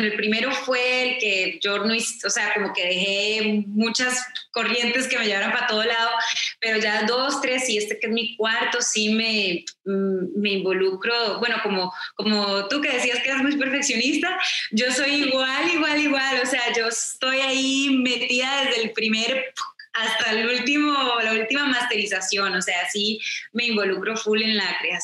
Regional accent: Costa Rica; soy de Costa Rica, entonces crecí escuchando boleros, bossa nova, porque mi mamá es amante de la música brasileña, bachata.

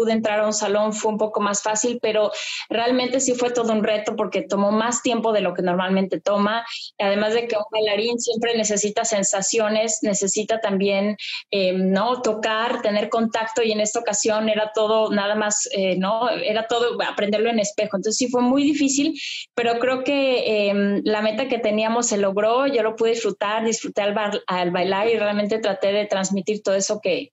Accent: Mexico

